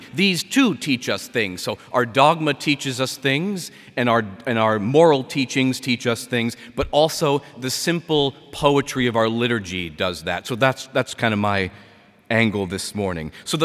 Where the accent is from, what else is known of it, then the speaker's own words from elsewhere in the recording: Massachusetts, United States; I'm from Massachusetts. I'm a parish priest in the western hills of that little tiny state, nowhere near Boston.